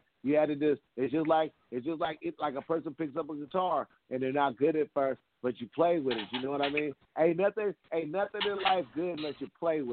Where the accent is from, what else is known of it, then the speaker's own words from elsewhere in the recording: Portland, United States; I'm from Portland, man. You know, I mean, you know. The neighborhood, you know, it was kind of wild